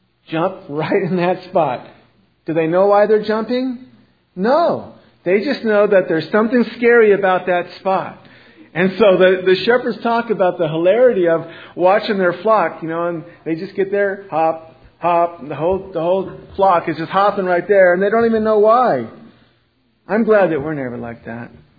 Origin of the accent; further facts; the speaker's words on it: Los Angeles, California, United States; I'm from Los Angeles.